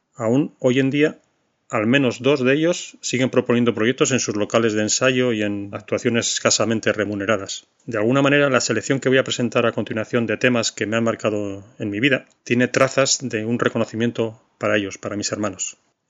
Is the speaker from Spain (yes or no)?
yes; Basque Country, Spain; más que vasco soy euskaldun, el que tiene el euskera por idioma